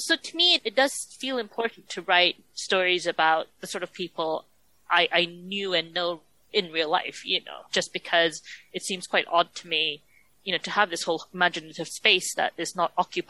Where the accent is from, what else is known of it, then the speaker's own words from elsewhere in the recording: Malaysia; I grew up in Malaysia reading a lot of books because we are an English-speaking family, so I spoke English at home. My parents spoke Hokkien, which is a Chinese dialect, to each other, but the kids spoke English